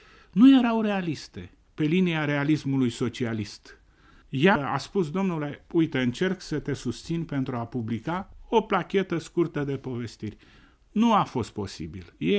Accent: Ostrov, Constanța County, Romania; Când am aflat că sunt de la Ostrov

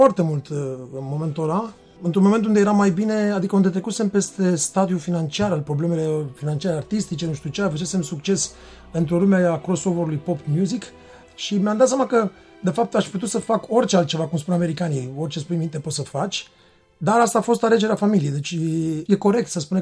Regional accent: Bucharest, Romania; m-am născut în București, pe strada Pârgari sau Sfântul Înceta, în cartierul Tei. Vin într-o familie de lăutari, în partea lui bunicul meu, care m-a și crescut.

